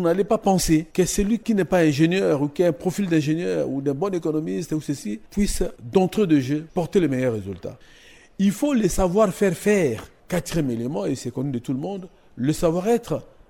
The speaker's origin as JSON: {"language": "French", "country": "DR Congo", "said": "Et le regard que nous avons eu en tant que Congolais de nos entreprises publiques a été un regard plus ou moins sceptique."}